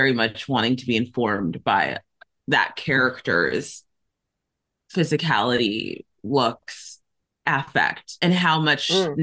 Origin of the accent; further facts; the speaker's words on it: Nigeria; also born or lived in South Africa; I'm Nigerian as well.